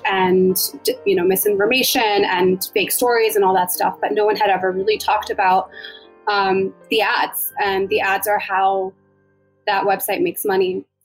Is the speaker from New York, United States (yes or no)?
no; Maryland, United States; We're both originally from Maryland.